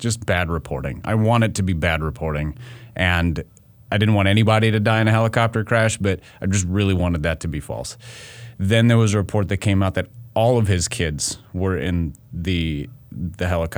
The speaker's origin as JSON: {"language": "English", "region": "Minnesota", "country": "United States", "tie": "born or raised there", "said": "plus I grew up in Minnesota, so I was a Timberwolves fan"}